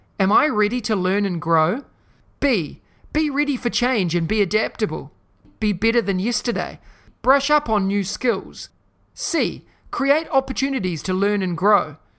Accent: New Zealand; EP was created in my home country of New Zealand 12 years ago

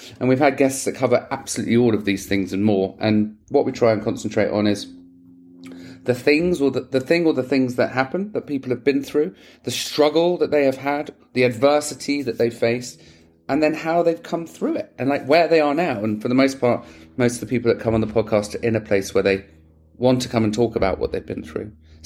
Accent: England, United Kingdom; now in Los Angeles, United States; because I'm English and that's what we do. We talk about the weather.

